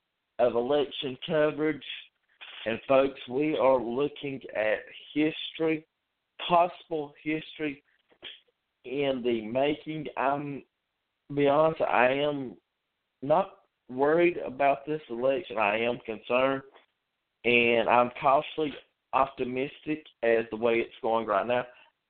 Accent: North Carolina, United States; I've been very concerned about North Carolina since the polls closed in my home state at 7:30

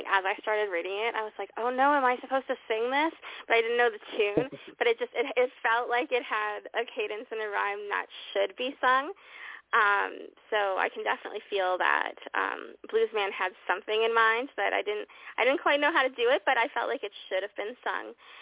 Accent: Canada; I know that's super stereotypical, but I'm Canadian. I'm talking about myself.

